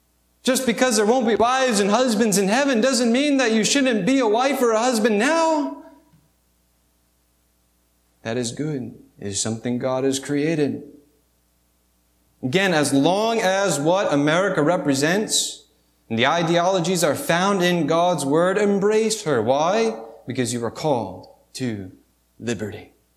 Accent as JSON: {"language": "English", "country": "United States", "said": "that's why we say, I'm an American, I uphold liberty"}